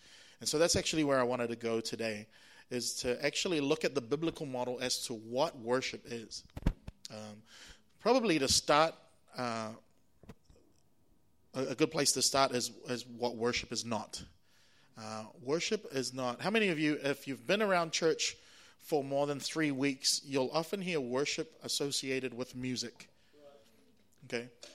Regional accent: Singapore; So I come from Singapore, which is the land of mathematics. We're pretty onto it with maths in Singapore.

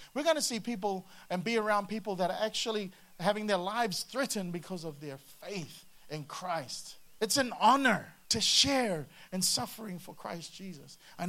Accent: New Zealand; I used to get frustrated as a Kiwi when I'd look at Australia and how much more awesome they were in the medal count every year.

